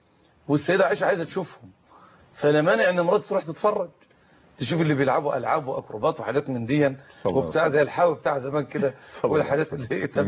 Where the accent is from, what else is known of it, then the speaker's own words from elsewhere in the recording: Egypt; من بلدنا مصر